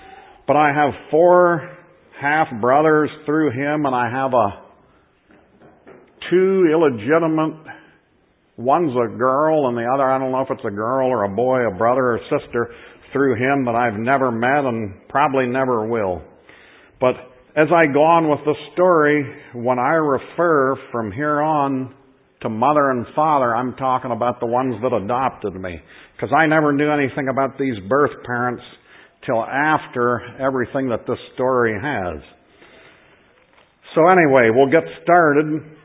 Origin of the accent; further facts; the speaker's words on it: New Jersey, United States; born there; but I was born in New Jersey, and I've been adopted twice.